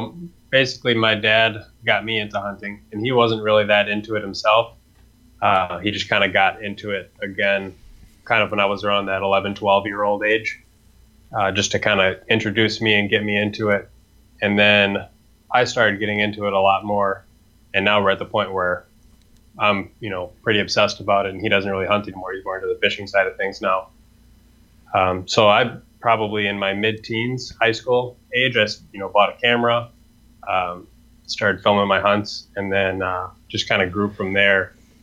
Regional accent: Wisconsin, United States; now in Minneapolis, United States; Minneapolis. No, I grew up in Wisconsin.

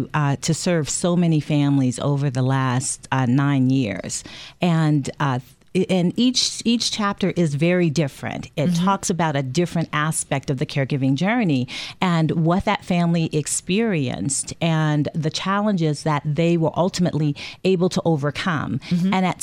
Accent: New Orleans, Louisiana, United States; you got to know that I am from New Orleans, born and raised. And so I know the real deal gumbo.

